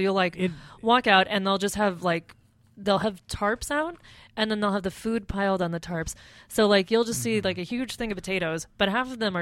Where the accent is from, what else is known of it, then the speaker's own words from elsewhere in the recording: United States; Well, I'm also coming there as an American with American money.